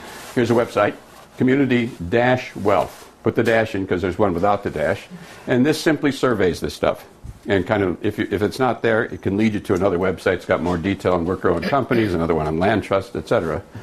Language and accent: English; Racine, Wisconsin, United States; I'm from Racine, Wisconsin. That's the kind of thing we find in Racine